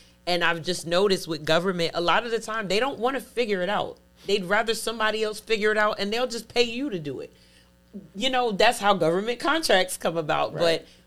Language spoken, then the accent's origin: English; Brooklyn, New York, United States; I'm from Brooklyn, so I remember like the paddy wagons going through the projects, just rounding up the same people every single weekend.